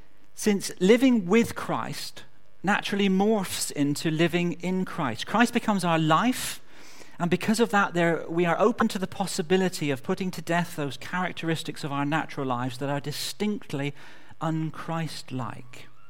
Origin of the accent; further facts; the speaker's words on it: Exeter, South West England, United Kingdom; accent: West Country; wherever I go, few people fail to notice that I come from the West Country. Some astute people say, "You come from Devon." Some very clever people say, "You come from Exeter."